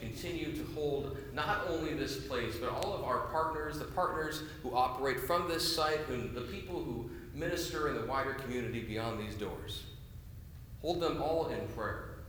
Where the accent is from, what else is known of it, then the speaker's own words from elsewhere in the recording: Washington, United States; I'm from South King County, I can actually make that sound pretty well.